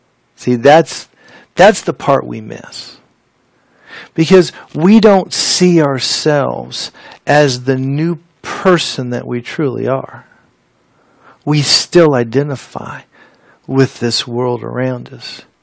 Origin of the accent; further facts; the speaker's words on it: United States; I was always relating the way that they live there with what I came to know as I grew up in the United States.